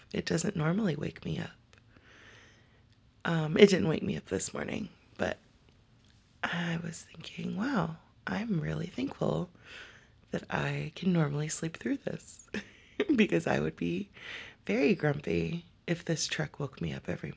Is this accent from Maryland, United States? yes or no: no; Texas, United States; And I'm Texan, so we wave at strangers.